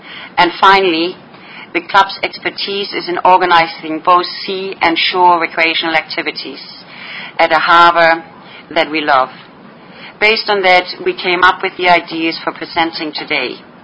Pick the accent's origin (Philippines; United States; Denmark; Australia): Denmark; Copenhagen, Capital Region of Denmark; Copenhagen, my hometown, has rejuvenated its commercial waterways by bringing its historical heritage into the area.